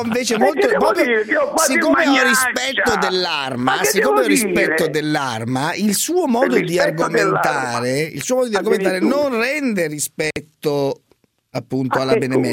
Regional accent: Veneto, Italy; essere sindaco di un paese che io fino a prima di partecipare a questa trasmissione non conoscevo, pur essendo veneto.

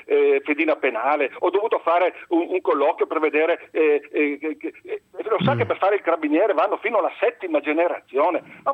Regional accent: Verona, Veneto, Italy; Guarda, io sono di Verona, abbiamo due televisioni e tre giornali

